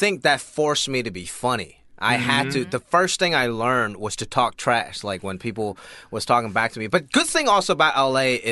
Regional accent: Hong Kong; I'm very Asian. I grew up in Hong Kong, lived there for 13 years, and everybody around me was Asian.

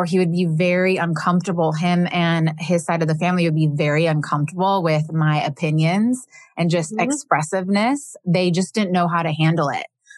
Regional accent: Midwest, United States; So for me, let's see, I grew up in the Midwest. I have absolutely no sisters.

